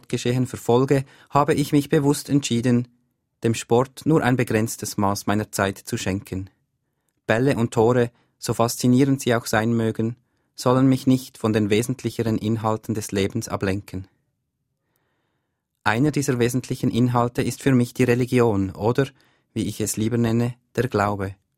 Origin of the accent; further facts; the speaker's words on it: Zurich, Switzerland; now in Bern, Switzerland; Ich bin im Raum Zürich geboren und aufgewachsen. Seit einigen Jahren aber lebe ich im Kanton Bern.